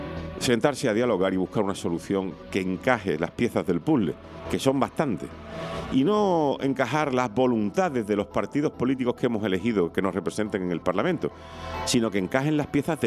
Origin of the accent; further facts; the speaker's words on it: Andalusia, Spain; la está liando parda en mi tierra natal, en Andalucía.